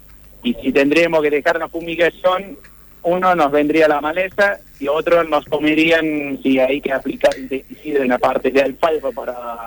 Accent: Germany; now in Argentina; yo soy productor tambero, tenemos un tambo ahí en la zona del Ramblón. Soy alemán, vivo hace 25 años en Argentina

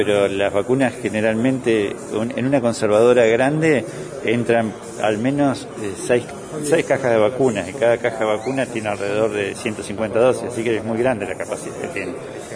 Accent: Chubut, Argentina; yo soy chubutense y soy fanático de Chubut

